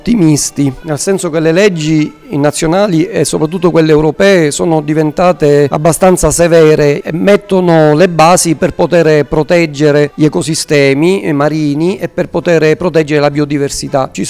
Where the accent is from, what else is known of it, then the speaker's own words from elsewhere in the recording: Palermo, Sicily, Italy; sin da ragazzino mi piaceva andare a mare a Palermo. Io sono di Palermo